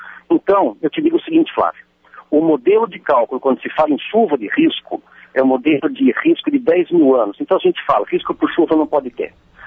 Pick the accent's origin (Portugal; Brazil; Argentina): Brazil; São Paulo; eu agora analisando esse detalhe como paulista